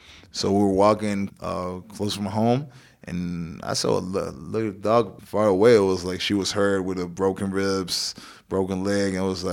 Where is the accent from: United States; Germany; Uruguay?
Uruguay; Well, me as a guy growing up in Uruguay and being there, as a young kid who always want to play European basketball